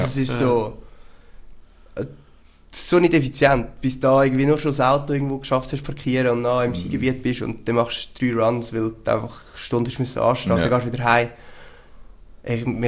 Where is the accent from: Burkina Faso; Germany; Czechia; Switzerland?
Switzerland; Central Switzerland; und es ist halt mit viel Aufwand verbunden bei uns in der Zentralschweiz. Wir sind viele umeinander fahren.